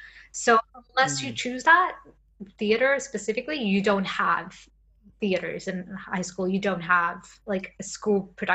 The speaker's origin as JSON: {"language": "English", "country": "Sweden", "tie": "born or raised there", "second_language": "English", "said": "growing up in Sweden, you don't have actor role models. Like people aren't becoming stars in Sweden."}